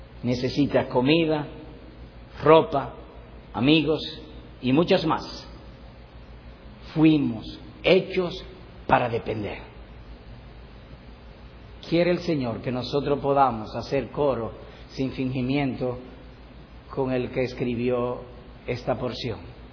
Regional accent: Cibao, Dominican Republic; Recuerda que yo soy cibaeño y no tengo mucha destreza al hablar.

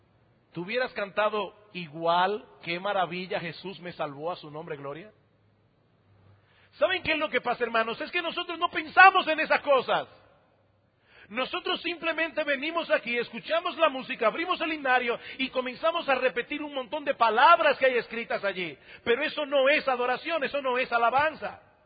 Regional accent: San Juan de la Maguana, San Juan, Dominican Republic; born there; Yo nací en San Juan de la Maguana y en San Juan de la Maguana no había mar. No hay todavía. Lo más que hay es un río que ya se está secando el pobre.

